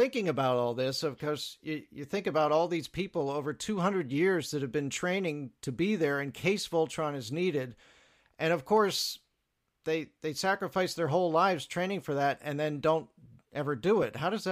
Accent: Philadelphia, Pennsylvania, United States; I'm thinking of the '93 Phillies because I'm from Philly

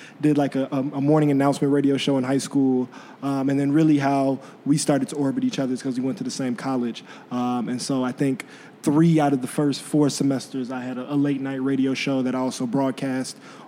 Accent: Chicago, Illinois, United States; I'm born and raised in Chicago from the South Side.

